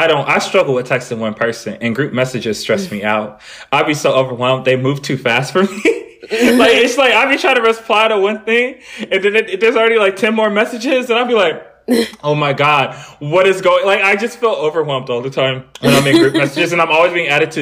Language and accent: English; Florida, United States; also born or lived in California; I'm from Florida and California.